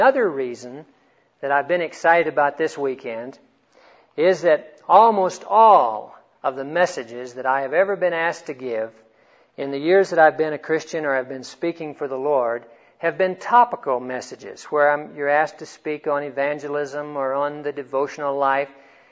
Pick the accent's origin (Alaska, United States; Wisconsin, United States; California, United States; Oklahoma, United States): Oklahoma, United States; also born or lived in Texas; even though I'm a Texan by birth, I went to school 12 years in Oklahoma, so I'm your an adopted brother.